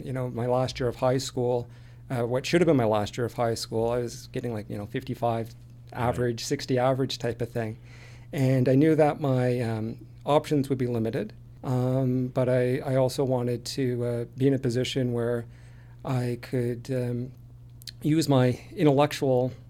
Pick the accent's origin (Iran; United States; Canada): Canada; Belleville, Ontario; So I grew up in Belleville, Ontario. And it's, for those that don't know, it's a small city between Toronto and Montreal, essentially.